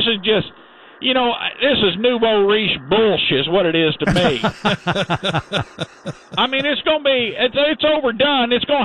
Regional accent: United States; Y'all know me. I'm an American. I support our country

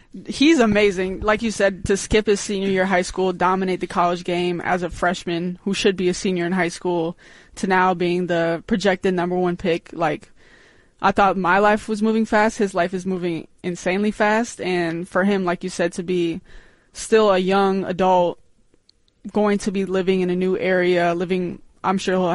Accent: Minnesota, United States; I grew up in Minnesota, went to college in Connecticut

